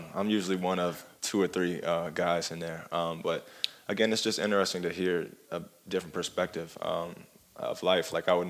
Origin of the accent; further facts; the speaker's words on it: Atlanta, Georgia, United States; I'm from Atlanta, and I remember when Katrina hit